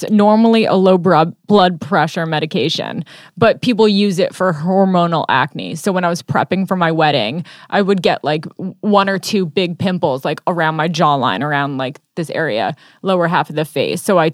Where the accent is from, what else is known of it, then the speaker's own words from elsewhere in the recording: New York, United States; now in Los Angeles, United States; I'm from New York, and I can really feel the difference of how I just don't walk as much when I'm here.